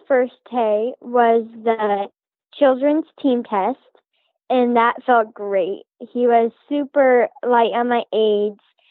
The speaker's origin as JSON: {"language": "English", "town": "Palmyra", "region": "Nebraska", "country": "United States", "said": "I am from Palmyra, Nebraska."}